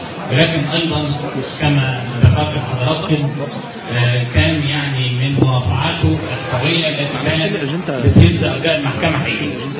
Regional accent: Egypt

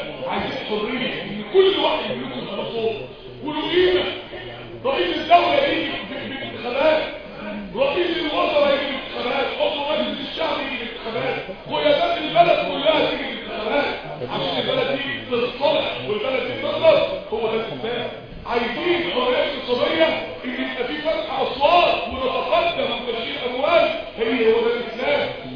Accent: Egypt; يجوا يقضوا شهر العسل عندنا في مصر في بورتو مارينا؟

